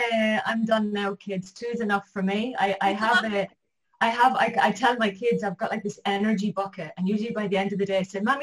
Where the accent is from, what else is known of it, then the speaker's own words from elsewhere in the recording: Ireland; also born or lived in Australia; now in Israel; I'm Irish, as you can get from my accent, but I'm living currently in Israel